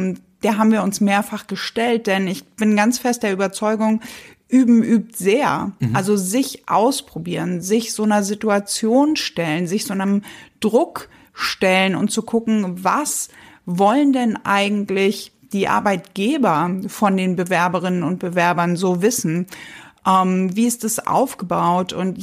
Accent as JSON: {"language": "German", "region": "Lower Saxony", "country": "Germany", "said": "Nein, ganz im Gegenteil. Das war eine sehr bewusste Entscheidung für meine Heimat."}